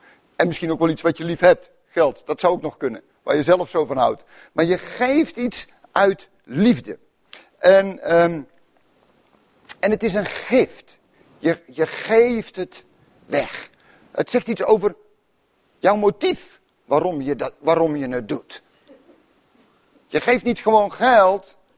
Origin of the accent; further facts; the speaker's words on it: Netherlands; In Nederland is geld, denk ik dan, hè, maar wij zijn Nederlanders, echt moeilijk ding.